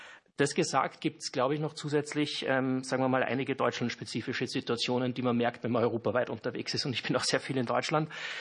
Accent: Austria; Kurz vorab, ich bin Österreicher, also ein bisschen von der Außenseite hier beim Blick.

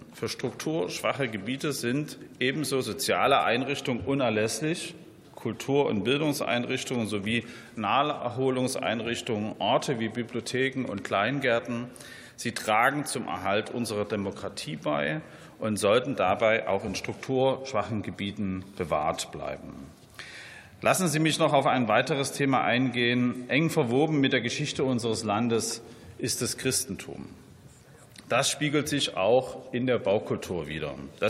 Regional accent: Dresden, Saxony, Germany; Anfang dieses Jahres gehe ich in meiner Heimatstadt Dresden zu einer Veranstaltung.

